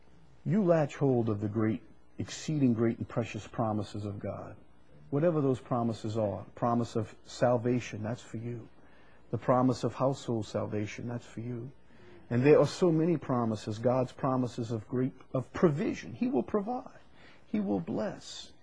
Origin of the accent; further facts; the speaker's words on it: Chalmette, Louisiana, United States; I'm from Chalmette, so we're kind of simple over there.